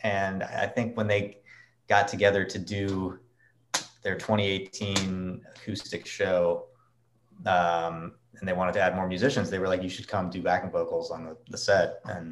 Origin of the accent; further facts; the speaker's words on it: Manhattan Beach, California, United States; I grew up in Manhattan Beach, which was definitely the South Bay in Southern California